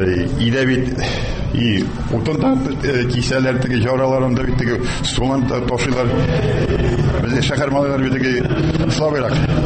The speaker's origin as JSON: {"language": "Tatar", "town": "Kazan", "region": "Tatarstan", "country": "Russia", "said": "Мин Казанныкы малай."}